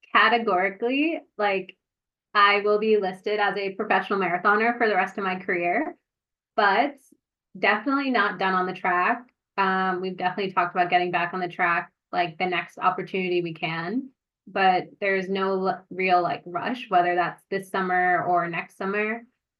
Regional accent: New Jersey, United States; Like I'm from New Jersey. I've watched New York so many times in person.

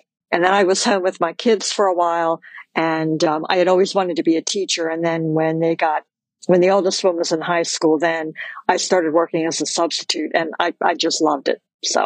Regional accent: Maryland, United States; moved away as an adult; now in Florida, United States; I'm speaking to you from Florida, and I've lived here for 4 years. I'm originally from Maryland. We moved here when we retired.

